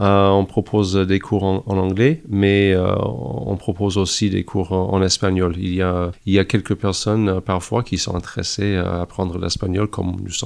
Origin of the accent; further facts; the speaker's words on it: Canada; now in France; Vous entendez de ma voix que je suis canadien. Je suis pas d'ici, mais je vis mon aventure avec ma femme. On est ici depuis quelques années et on adore être ici, prendre plaisir des montagnes et de la bonne nourriture dans le sud-ouest.